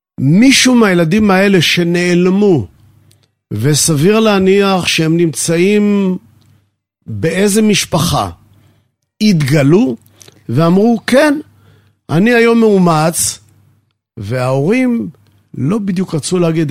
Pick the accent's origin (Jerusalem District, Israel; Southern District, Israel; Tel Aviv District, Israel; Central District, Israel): Tel Aviv District, Israel; Tel Aviv; born there; זה היה בית חולים קטן, שהוא היה בית חולים ליולדות, שגם אני נולדתי שם.